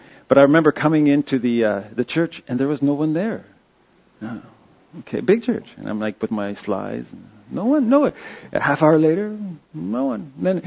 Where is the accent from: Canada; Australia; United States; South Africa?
Canada; Quebec; also born or lived in Toronto; even though I'm clearly English from Toronto. But grew up in Quebec.